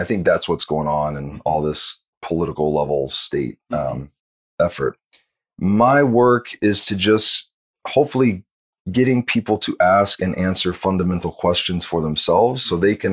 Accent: Tennessee, United States; Yeah, so I grew up in Tennessee, very traditional values.

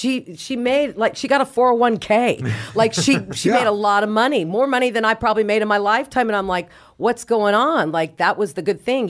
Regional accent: Oklahoma, United States; Not anymore, because I grew up Jewish in Oklahoma.

